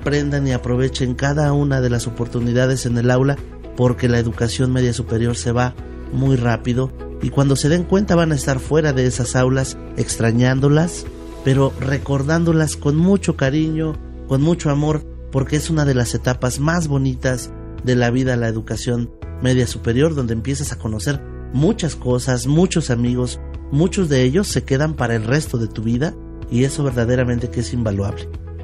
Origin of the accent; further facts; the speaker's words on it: Tlaxcala, Mexico; born there; yo nací aquí en Tlaxcala capital, en un pueblito hermoso que se llama San Lucas Cuautelulpan, a 5 minutos de aquí de las escalinatas donde nos encontramos.